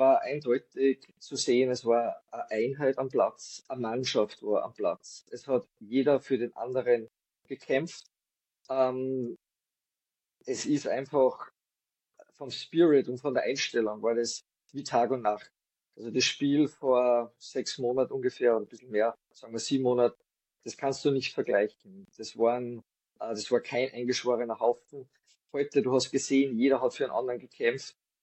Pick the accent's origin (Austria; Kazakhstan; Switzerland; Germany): Austria; Salzburg; Bin kein Wiener, bin eigentlich aus Salzburg, gebürtig aus der Stadt Salzburg und lebe jetzt mit meiner Frau etwas außerhalb, hinter der Landesgrenze in Oberösterreich, in einem kleinen Ort.